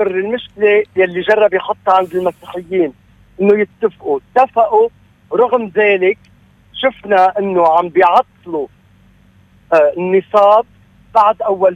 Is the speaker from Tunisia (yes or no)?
no; Lebanon; ما فينا نربط مصيرنا كلبنانيين بمصير حدا